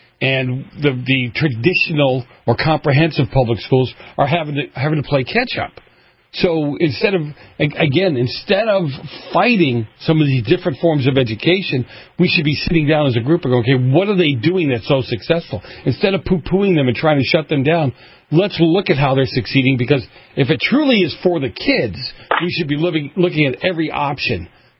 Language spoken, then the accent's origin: English; Massachusetts, United States; Mr. Wilk knows that I hail from Massachusetts.